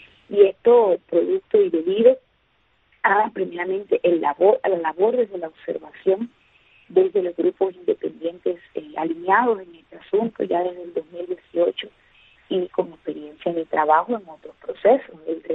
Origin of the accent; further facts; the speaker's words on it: Cuba; now in Havana, Cuba; yo soy del oriente de Cuba